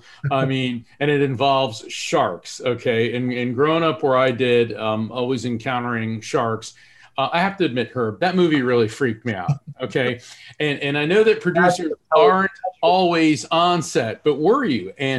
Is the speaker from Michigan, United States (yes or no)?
no; Florida, United States; Okay, now I'm from Florida.